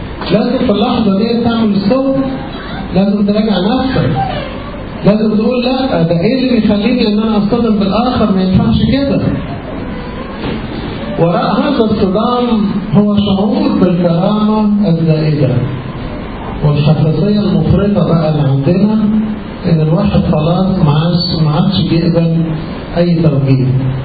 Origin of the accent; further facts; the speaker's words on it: Egypt; كلمه اسف دي يعني احنا كمصريين صعبه ان تطلع من لساننا